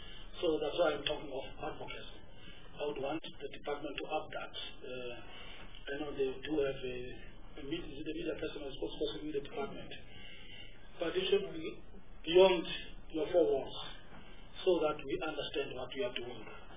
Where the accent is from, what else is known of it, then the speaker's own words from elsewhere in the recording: Port Elizabeth, Eastern Cape, South Africa; I come from the Eastern Cape PE.